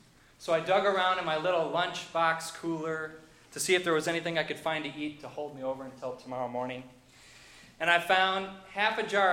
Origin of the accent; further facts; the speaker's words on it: Minnesota, United States; accent: Minnesota; You got a little bit of my Minnesota accent there. Guess I'm not a true West Coaster yet.